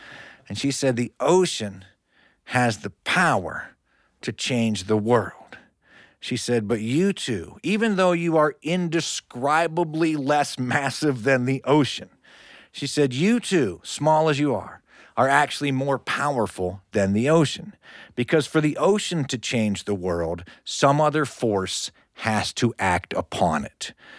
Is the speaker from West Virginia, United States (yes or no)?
yes; West Virginia, United States; No, I grew up in West Virginia. The freshest seafood I ever had was canned salmon.